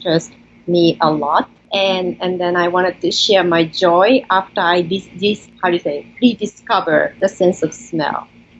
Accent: Japan; now in United States; Yes, I was born and raised in Japan. And so I am Japanese, purebred, but half of my life in the state is so sort of like Japanese American.

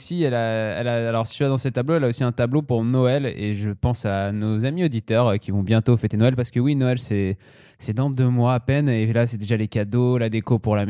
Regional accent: Auvergne-Rhône-Alpes, France; en plus d'être au Savoyard, il faut quand même savoir que je suis kabyle

